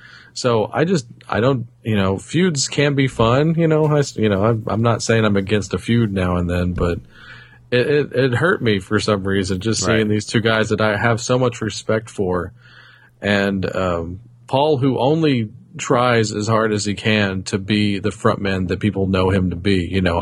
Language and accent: English; the South, United States; I love me some, you know, I'm from the South. I love me some desert rock.